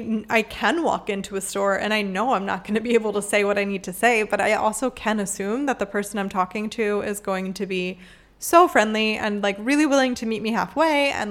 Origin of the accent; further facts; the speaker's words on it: United States; now in Paraguay; flew over to the US from there and spent Christmas with my friends and family in my hometown, then came back to Paraguay